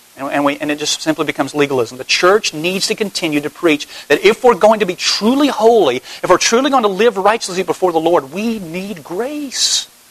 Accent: Bible Belt, United States; And I forget that I'm from the Bible Belt. You know, that I'm from here.

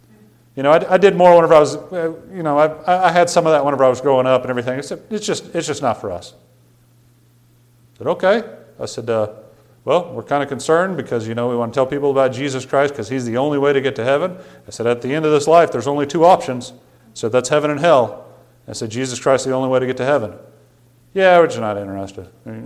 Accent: United States; I'm an American, you're an American, we both have liberty, we both have freedom.

